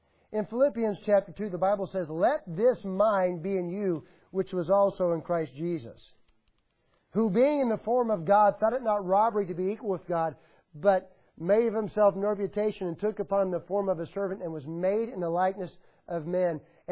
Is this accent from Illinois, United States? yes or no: no; Nashville, Tennessee, United States; Look, I'm from Nashville.